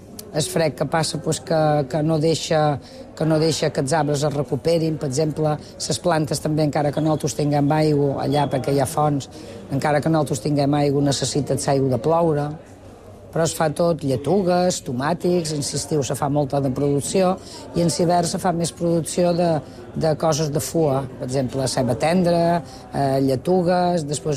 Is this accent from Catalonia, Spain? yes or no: no; Mahón, Balearic Islands, Spain; born there; vaig néixer dia 6 de gener de 1960. Vaig néixer a Maó junt amb un germà.